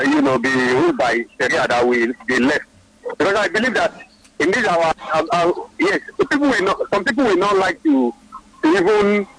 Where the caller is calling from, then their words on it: Alaku, Lagos, Nigeria; I'm calling from Alaku, Lagos.